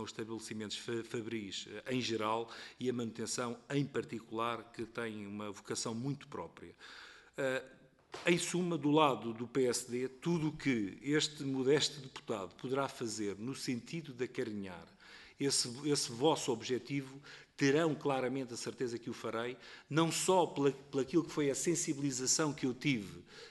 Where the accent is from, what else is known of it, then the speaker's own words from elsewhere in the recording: Mafra, Lisbon, Portugal; Eu próprio, na minha terra, que é Mafra, questiono